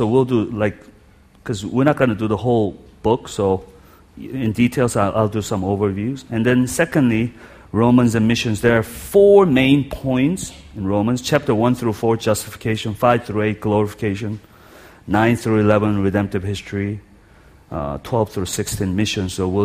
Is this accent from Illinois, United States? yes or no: yes; Champaign, Illinois, United States; I'm hillbilly from Champaign, Urbana here.